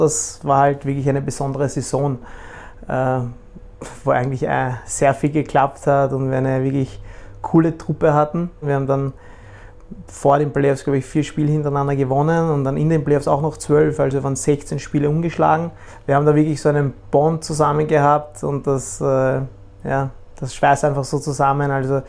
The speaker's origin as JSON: {"language": "German", "region": "Vienna", "country": "Austria", "tie": "born or raised there", "said": "Ja, also ich bin aufgewachsen in Wien, habe mein ganzes Leben in Wien gespielt."}